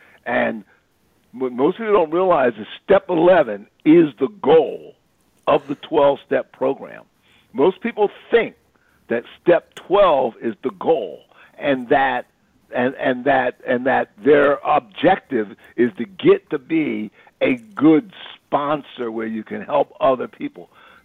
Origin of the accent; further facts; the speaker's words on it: Philadelphia, Pennsylvania, United States; I'm from Philadelphia. and when I was young, it was gang wars.